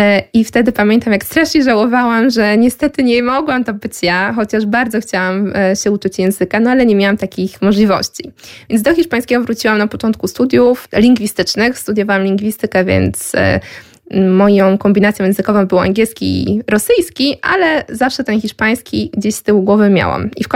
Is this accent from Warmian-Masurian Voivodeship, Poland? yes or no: no; Skierniewice, Łódź Voivodeship, Poland; ja pochodzę ze Skierniewic, więc nie jest to najmniejsze miasto, no ale nie jest to Warszawa, Łódź, Kraków czy Gdańsk.